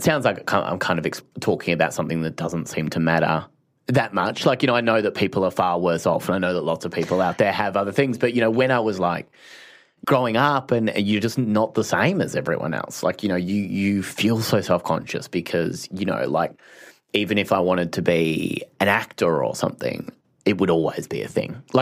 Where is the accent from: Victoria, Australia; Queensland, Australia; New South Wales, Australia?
Victoria, Australia; Phillip Island; growing up in Phillip Island, the surfers, you know, like it was very beachy